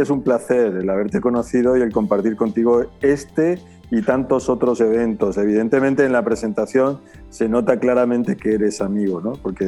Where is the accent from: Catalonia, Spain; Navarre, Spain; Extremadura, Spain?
Extremadura, Spain; Mérida; Yo soy natural de Mérida, en la provincia de Badajoz, soy extremeño, pecholata, como dicen algunos. Estudié en Salamanca, hice mi licenciatura en medicina y mi grado en Salamanca.